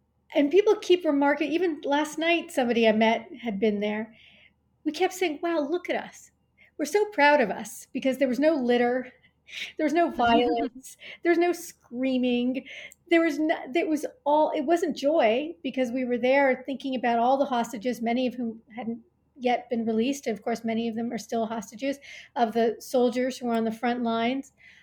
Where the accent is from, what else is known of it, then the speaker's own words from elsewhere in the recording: Montreal, Quebec, Canada; now in New York City, United States; Everybody seems to now know somebody, whether here in the U.S. or in Canada, where I'm from Montreal, the anti-Semitism there is becoming very violent. My high school building was shot up a couple of weeks ago.